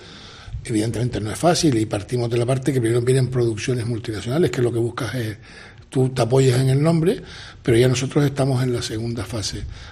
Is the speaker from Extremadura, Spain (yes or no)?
no; Canary Islands, Spain; Me ha dado una oportunidad de la vida de hacer algo por mi tierra, por trabajar por Canarias.